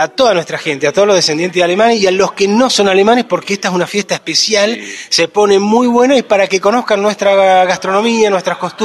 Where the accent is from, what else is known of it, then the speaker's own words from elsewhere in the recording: Colombia; Soy descendiente de alemanes y soy oriundo de Colombia.